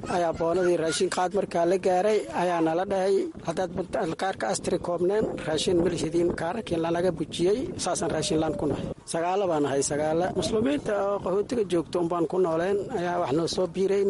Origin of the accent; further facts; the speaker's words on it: Jubaland, Somalia; now in Kenya; Waxaan ka imaaday Jubbooyinka maragtaaye meeshaan aan ku noolnahay xariga qaxootiga Dhagaxley